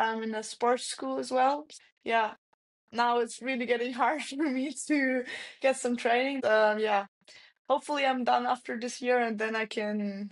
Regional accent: Vienna, Austria; English is a second language; I'm from Vienna, it's 8 hours by car.

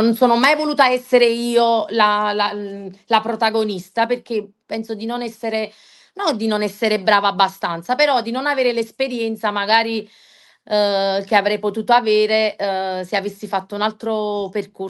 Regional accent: Naples, Campania, Italy; mio padre è di San Giovanni a Carbonara e mia mamma è di via del Largo Donna Regina, diciamo, siamo proprio napoletani veraci.

